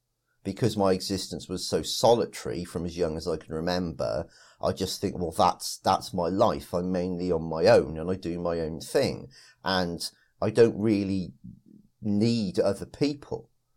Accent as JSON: {"language": "English", "region": "Wales", "country": "United Kingdom", "said": "And I never enjoyed being Welsh. I was forced to play rugby in school."}